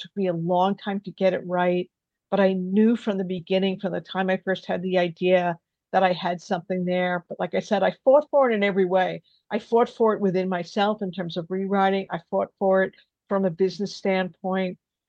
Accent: New York, United States; especially, you know, I'm a New Yorker. I'm a sarcastic person. That's how I view life.

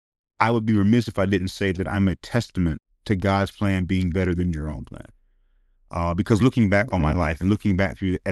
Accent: Southern United States, United States; I grew up in the Bible Belt thinking that piety and poverty were synonymous.

